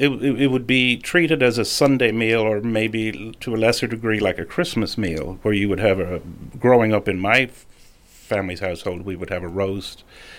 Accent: Ireland; because I'm Irish and I can do that whenever I want

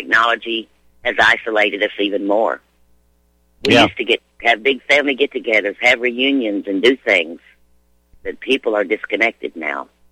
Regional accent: the South, United States; I'm a Southerner. our culture is being destroyed.

